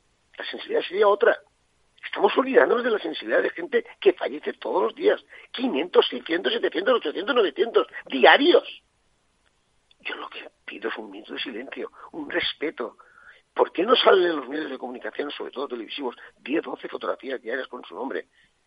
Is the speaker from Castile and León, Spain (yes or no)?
no; Valencian Community, Spain; Yo vivo en España y en Valencia, y soy español y valenciano, y quiero solucionar mi problema.